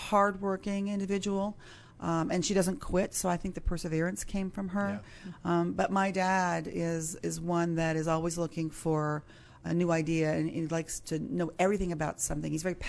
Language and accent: English; Virginia, United States; But for me, you know, I grew up here locally in the Virginia area, and we were really poor